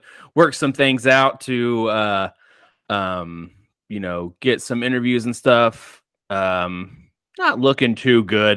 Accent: Dayton, Ohio, United States; No, I mean, listen, we're from Dayton, Ohio.

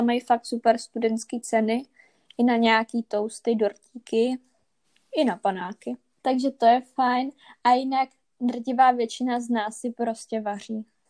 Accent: Brno, South Moravian Region, Czechia; ačkoliv jsem rodila Brňačka, musím zdůraznit

